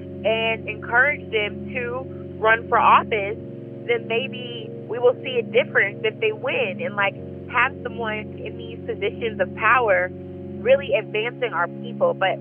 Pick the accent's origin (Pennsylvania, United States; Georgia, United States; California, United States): Georgia, United States; Stone Mountain; So growing up in Stone Mountain, Georgia specifically, a lot of people that I knew were turning to, like, gun violence is the answer or, like, violence.